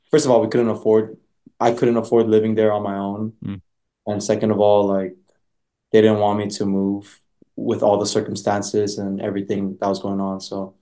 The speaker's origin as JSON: {"language": "English", "country": "Guam", "tie": "born or raised there", "said": "it's very difficult to thrive being born and raised on Guam."}